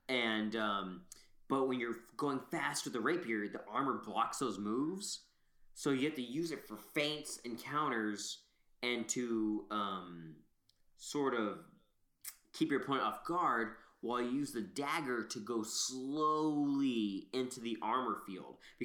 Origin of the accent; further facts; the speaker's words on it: United States; Like, I don't do the metric system because I'm American